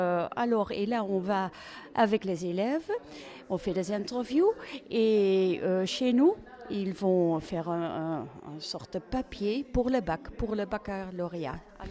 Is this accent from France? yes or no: no; Netherlands; Oui, mais même chez nous, en Hollande, c'est exceptionnel.